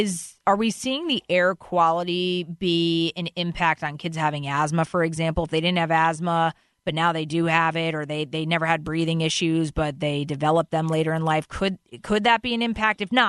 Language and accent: English; New England, United States; also born or lived in Vermont; I was born and raised in New England. I'm an outdoors girl through and through.